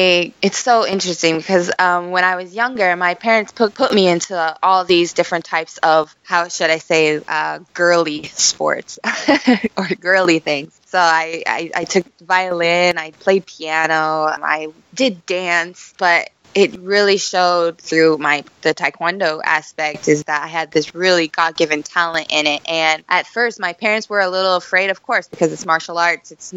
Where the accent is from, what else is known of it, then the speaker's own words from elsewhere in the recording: Sturgis, South Dakota, United States; I'm originally from the Midwest, Sturgis, South Dakota, from a very, very small town.